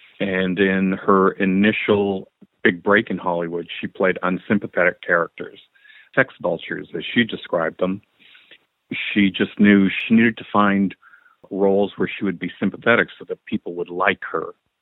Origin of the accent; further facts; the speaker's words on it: Canada; now in Los Angeles, United States; And I'm actually Canadian, live in the United States, and I've lived in Los Angeles for 30-odd years